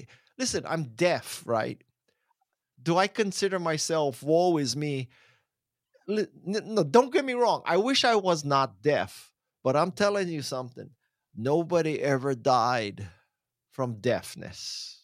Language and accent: English; Hawaii, United States; you were born and raised in Hawaii. You lived in Hawaii the first 20 years of your life.